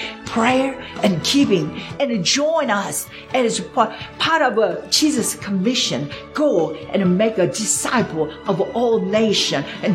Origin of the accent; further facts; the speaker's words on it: South Korea; I was born and raised in South Korea, a very strong Buddhist belief in our family.